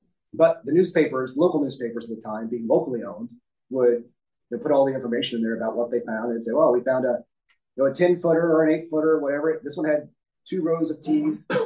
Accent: Evansville, Indiana, United States; There is actually, in my hometown of Evansville, Indiana, we have along the Ohio River, what's called a historical Indian site.

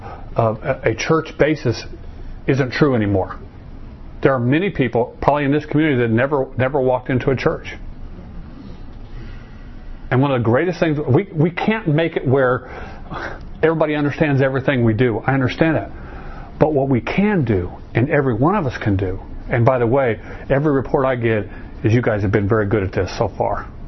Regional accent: Arizona, United States; And I was raised in Arizona, so I don't deal with this color stuff very well.

